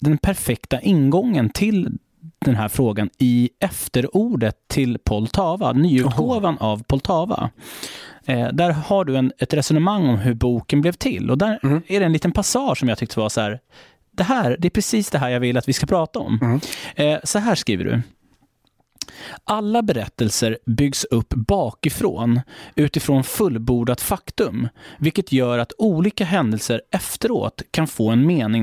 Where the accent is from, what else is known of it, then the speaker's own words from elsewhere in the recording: Stockholm, Stockholm County, Sweden; Jag är ju född och uppvuxen i Hökarängen.